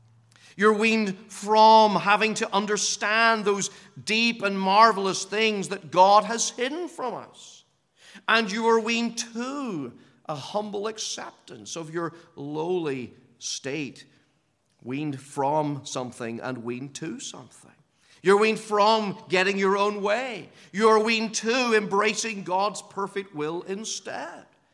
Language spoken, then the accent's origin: English; Northern Ireland, United Kingdom; That's the old metrical version I used to sing growing up in Northern Ireland.